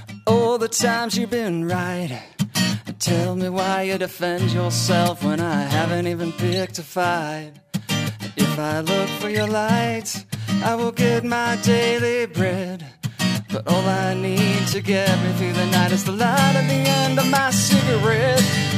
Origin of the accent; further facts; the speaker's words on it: Normal, Illinois, United States; Oh, nice. I'm actually originally from Normal, Illinois.